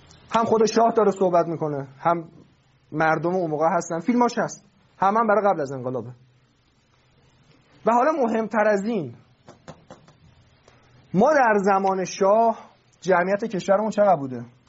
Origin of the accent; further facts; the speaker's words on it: Iran; born there; هم ایرانی هستیم هم مسلمان هستیم، ما به جفتش افتخار میکنیم، هم به این که در ایران به دنیا اومدیم